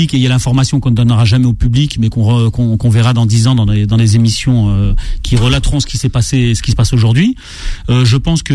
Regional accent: France; en tant que Français moyen, en regardant la télé, moi, je n'y comprends plus rien.

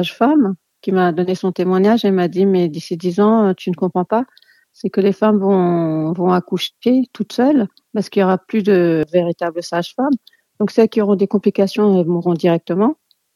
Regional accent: France; Moi, oui, en tant que Française

